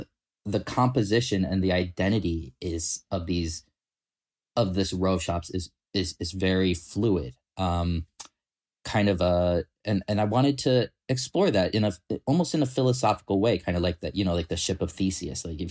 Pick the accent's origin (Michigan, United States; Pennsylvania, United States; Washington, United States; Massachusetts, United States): Massachusetts, United States; Longmeadow; my hometown. It's called Longmeadow, Massachusetts. It's a little town founded 1644, has a population of roughly 10,000 people.